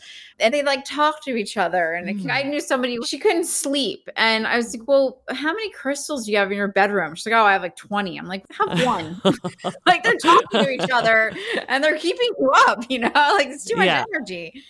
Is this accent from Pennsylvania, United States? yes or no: yes; Philadelphia, Pennsylvania, United States; I grew up in Philly and I've spent a lot of time, you know, in New York and DC